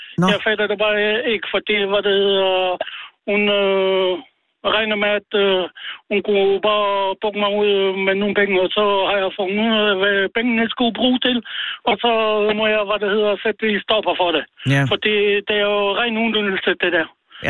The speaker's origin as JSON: {"language": "Danish", "country": "Serbia", "moved": "yes", "lives_now": "Denmark", "said": "Jeg er oprindelig fra Jugoslavien."}